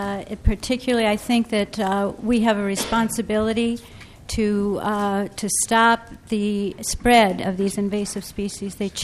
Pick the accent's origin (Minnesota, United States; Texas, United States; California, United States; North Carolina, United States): Minnesota, United States; I'm from the Lake Minnetonka area. We have just discovered invasive species in Lake Minnetonka.